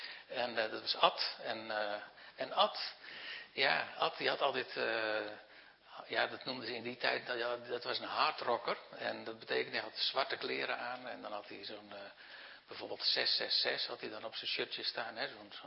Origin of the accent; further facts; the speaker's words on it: Zeeland, Netherlands; born there; Ik ben geboren op een schip, dus dat was toevallig in, niet toevallig en er is niets toevallig in de wereld. Maar dat was in de Zeeland.